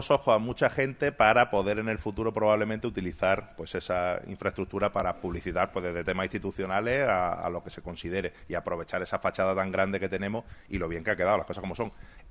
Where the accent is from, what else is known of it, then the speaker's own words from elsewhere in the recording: Spain; como deportista o como españoles